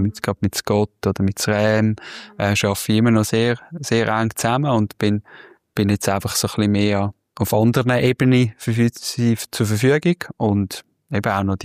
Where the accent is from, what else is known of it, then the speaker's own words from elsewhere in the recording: Tersnaus, Graubünden, Switzerland; durch eine Gemeinde, wo ich aufgewachsen bin, Tersnaus, wo ich Olympiasieger geworden bin